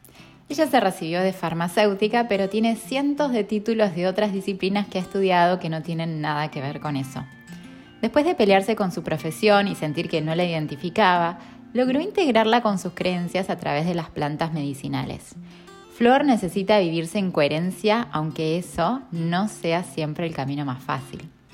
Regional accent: Río Negro, Argentina; Las dos somos del Alto Valle, zona de manzanas de la Argentina. Tenemos la misma edad, así que estuvimos en la misma época, viviendo en los mismos lugares

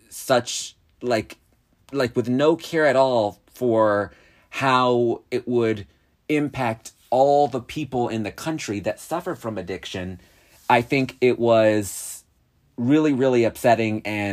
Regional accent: United States; As an American, I thought it was one of the worst exercises in democracy that I have ever seen.

